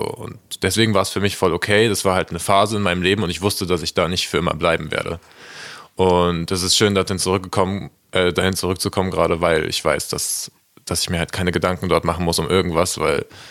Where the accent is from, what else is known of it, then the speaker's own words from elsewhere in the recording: Mecklenburg-Vorpommern, Germany; now in Berlin, Germany; Ich komme eigentlich aus Mecklenburg-Vorpommern, was übel, ja, schon ein kleines Örtchen dort an der Müritz war, so eine Kleinstadt, aber ich bin jetzt hier in Berlin